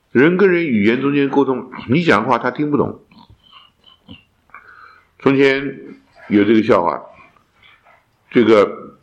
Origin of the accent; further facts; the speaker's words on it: Fujian, China; 我们福建人啊，福建这里有啊，是挺有福建人，福建的方言多得很，是不是？很多时候一个山过去，福建山地嘛，过了山就听不懂了